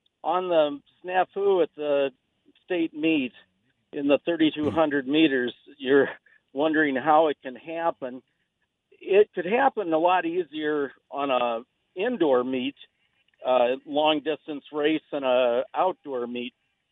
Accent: Iowa City, Iowa, United States; I grew up in Iowa City, and it was a Iowa City track meet for junior high.

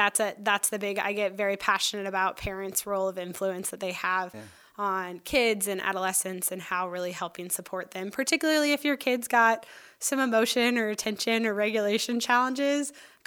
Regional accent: Colorado, United States; moved away as an adult; now in Sandpoint, United States; I grew up in Colorado. I'm a fifth generation Colorado native. And so grew up with a lot of appreciation for outdoors

